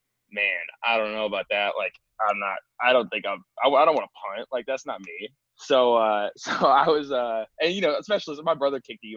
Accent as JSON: {"language": "English", "town": "Newton", "region": "Iowa", "country": "United States", "tie": "born or raised there", "said": "like everyone from my hometown is, you know, big Iowa State guys because we're about 30 minutes from Ames."}